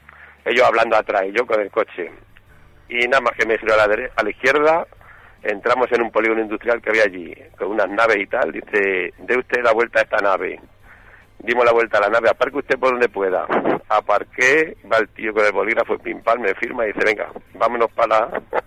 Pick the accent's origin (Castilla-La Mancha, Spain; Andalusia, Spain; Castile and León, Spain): Castilla-La Mancha, Spain; Valdepeñas; now in Madrid, Spain; Nos fuimos allá a La Mancha, que yo soy de la de Valdepeña y tal.